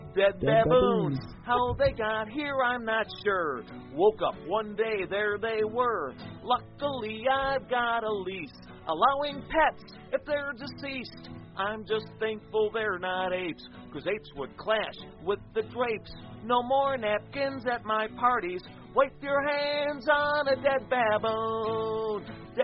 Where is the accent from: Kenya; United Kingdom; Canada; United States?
United States; Chicago, Illinois; I'm from Chicago, and I checked a Dr. Demento website